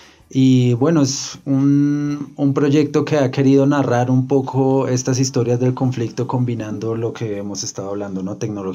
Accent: Popayán, Cauca, Colombia; nosotros somos de Popayán, del Cauca, casi toda nuestra familia es de allá

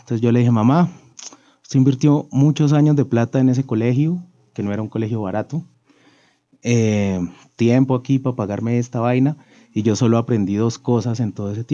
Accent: Cali, Valle del Cauca, Colombia; yo nací en Cali en 1981, en octubre 26

